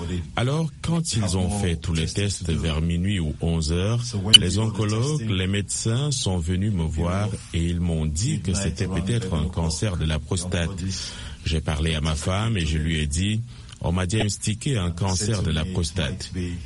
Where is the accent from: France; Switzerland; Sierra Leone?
Sierra Leone; Parce que d'où je viens, où je suis né en Sierra Leone, où il n'y a pas un meilleur traitement